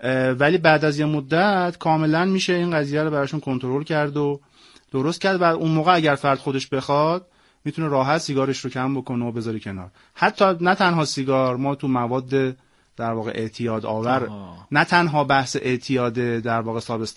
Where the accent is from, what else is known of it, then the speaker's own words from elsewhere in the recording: Tehran, Tehran Province, Iran; ما کلا بچگیمون اونجا گذشت با پسر خاله ها و پسر داییم